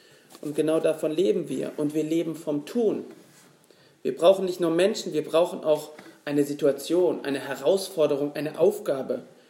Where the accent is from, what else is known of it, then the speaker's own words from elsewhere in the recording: Germany; born there; ich lebe in Berlin, ich bin in Deutschland geboren